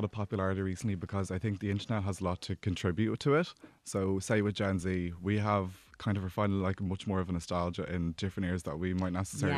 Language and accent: English; Bray, Leinster, Ireland; So I'm from Bray